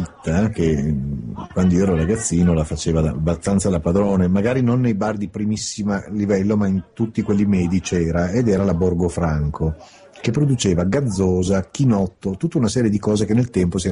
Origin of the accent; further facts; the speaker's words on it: Emilia-Romagna, Italy; io che sono emiliano